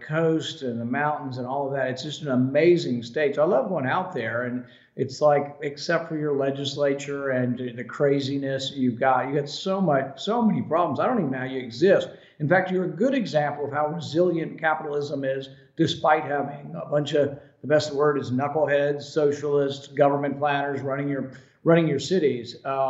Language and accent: English; Texas, United States; my family, you know, lives in Texas, and I grew up in Texas